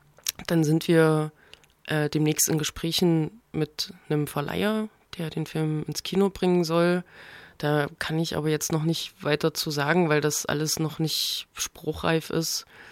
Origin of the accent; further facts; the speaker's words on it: Leipzig, Saxony, Germany; Als Leipziger Filmemacherin